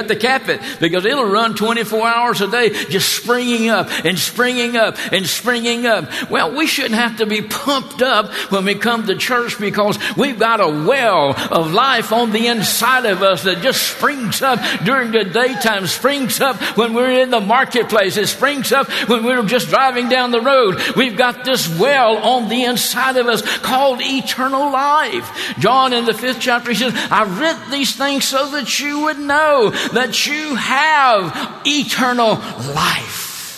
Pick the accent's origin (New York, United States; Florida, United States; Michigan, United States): Florida, United States; Now, I'm originally from Florida.